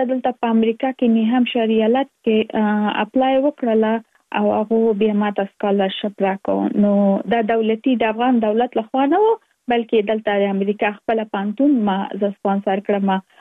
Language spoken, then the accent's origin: Pashto; Kabul, Afghanistan; now in United States; زه اف کورس د افغانستان یم. په افغانستان کې زیږیدلې، کومریس تک مې په افغانستان په کابل کې تر سره کړې دي او وروسته لاغه تک مونږ ټول چې یو مسافر شوم په امریکا کې اوس په ورجینیا ایالت کې ژوند کوم.